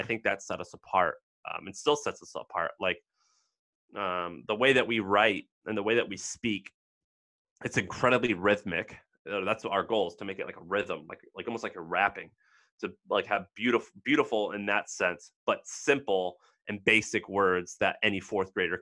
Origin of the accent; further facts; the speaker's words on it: Missouri, United States; I used to have a hot dog stand, and I was from Missouri.